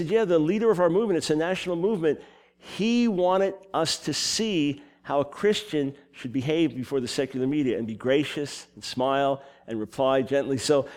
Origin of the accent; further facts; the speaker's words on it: New York, United States; I'm a New Yorker. I'm in New Jersey.